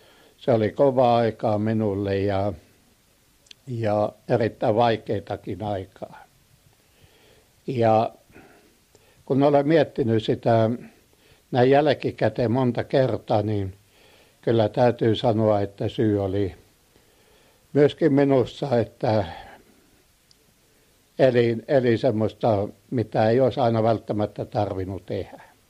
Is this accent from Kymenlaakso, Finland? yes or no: yes; Kotka, Kymenlaakso, Finland; born there; Olen syntynyt Kotkassa ja usko on tullut Ruotsissa Mutalassa 1974.